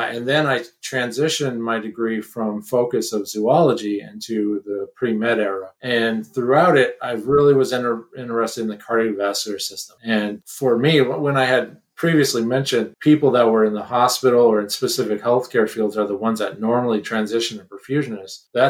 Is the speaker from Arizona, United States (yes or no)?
yes; Lake Havasu City, Arizona, United States; So I was born and raised in Lake Havasu City, Arizona. It was kind of the party central the time that I was growing up for MTV and spring break.